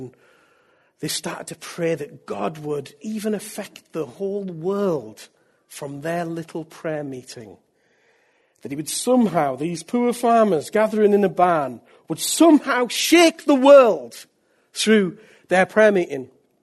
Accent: North East England, United Kingdom; Well, I just want you to know I'm British. And from the northeast of England all my life. That's why I speak like this.

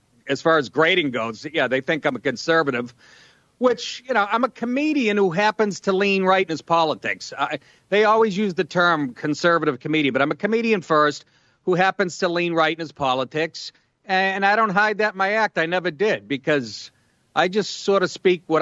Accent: Boston, Massachusetts, United States; I'm a Patriots fan. I grew up in Boston, so I have mixed feelings.

